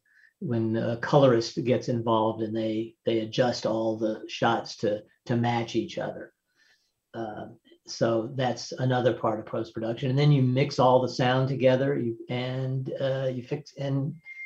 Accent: Nashville, Tennessee, United States; when I grew up in Nashville

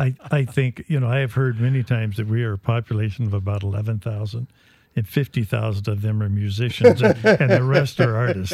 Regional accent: Texas, United States; I'm originally from West Texas, so that's why I was wondering.

